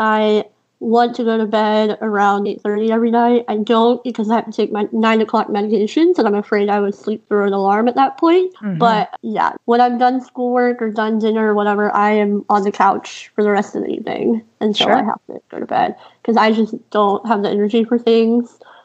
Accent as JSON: {"language": "English", "town": "Houston", "region": "Texas", "country": "United States", "tie": "born or raised there", "said": "This is the closest I've ever lived to my hospital, even though I grew up in Houston."}